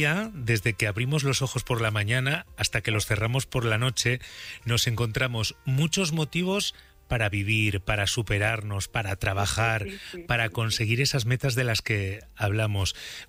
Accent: Burgos, Castile and León, Spain; que a mí los días nublados, como soy de Burgos, también, pues también me parecen muy románticos y nostálgicos.

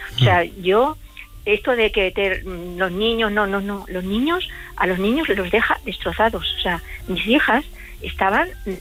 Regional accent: Madrid, Community of Madrid, Spain; now in Ciudad Real, Spain; Yo vivo en Ciudad Real, soy de Madrid, pero vivo en Ciudad Real.

